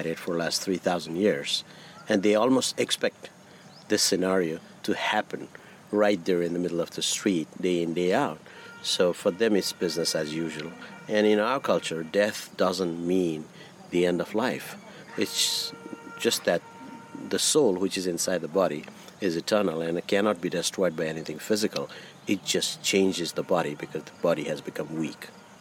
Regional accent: Kathmandu, Bagmati, Nepal; I'm from Nepal. I'm from Kathmandu. But it's the same religion. And we grew up watching, you know, Bollywood movies and music. So we speak the language, we read the language, it's the same script.

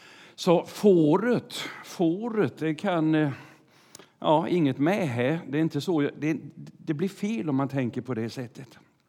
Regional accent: Vetlanda, Jönköping County, Sweden; Hade en ledare hemma i Vetland där jag växte upp

